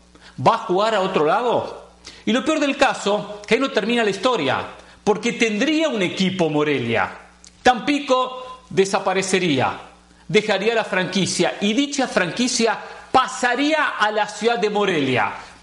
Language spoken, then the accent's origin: Spanish; Argentina; un día hoy feriado en nuestro país, en Argentina.